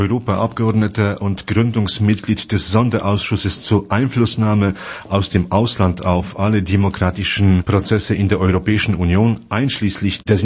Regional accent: Poland; Ich komme aus Polen.

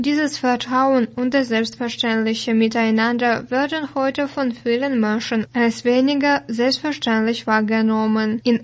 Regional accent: Gera, Thuringia, Germany; das waren meine persönlichen Gedanken über das Leben in meinem Heimatstadt Gera während der DDR-Zeit und in der darauf folgenden Jahrzehnten in der Bundesrepublik Deutschland.

